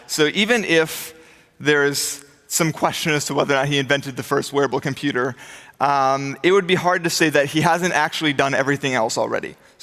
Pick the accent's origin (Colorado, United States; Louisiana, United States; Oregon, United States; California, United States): California, United States; I come from Silicon Valley